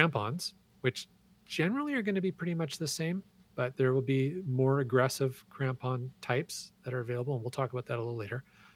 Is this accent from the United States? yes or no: no; Canada; Well, I'm Canadian.